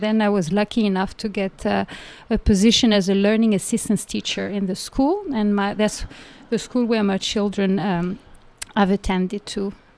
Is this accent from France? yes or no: yes; Brittany, France; born there; English is a second language; moved away; Yes, I was born in Brittany, northwest of France.